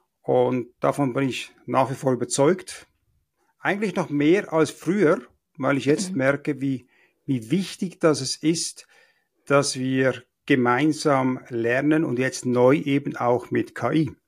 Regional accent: Basel, Basel-Stadt, Switzerland; now in Zürcher Oberland, Switzerland; Also im Moment lebe ich im Zürcher Oberland, aufgewachsen in Basel, studiert in Zürich.

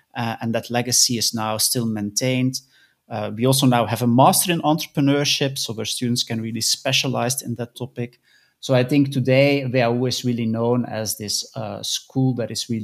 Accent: Flanders, Belgium; I'm originally from Belgium. So I grew up in the Flemish part of Belgium, did my bachelor and master and PhD at the University of Leuven

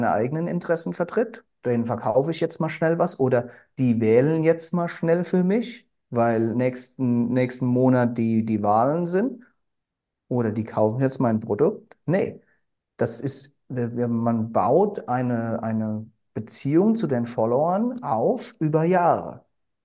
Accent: Hesse, Germany; now in United States; Aus Hessen, ja. Daher auch der komische Akzent.

